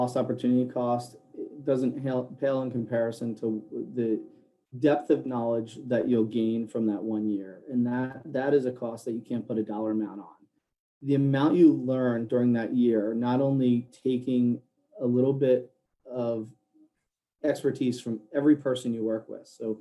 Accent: Philadelphia, Pennsylvania, United States; now in Boston, United States; I'm from the Philadelphia area. She's from the Boston area. So we moved to Boston, right?

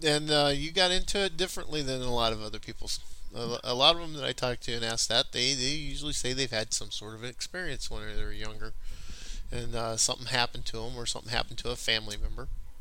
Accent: California, United States; now in Wisconsin, United States; See, I'm originally from California.

